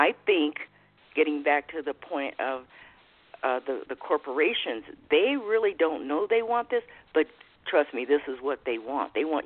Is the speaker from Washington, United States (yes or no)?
no; Colorado, United States; I talk a lot about the fact that I come from Colorado, and Colorado is a very giving state.